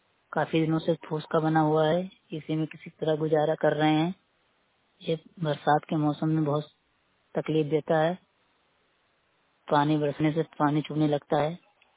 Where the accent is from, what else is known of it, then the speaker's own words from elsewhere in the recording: Gonda, Uttar Pradesh, India; मैं खरगोपुर डेंगू से बोल रहा हूँ, गोंडा की निवासी हूँ।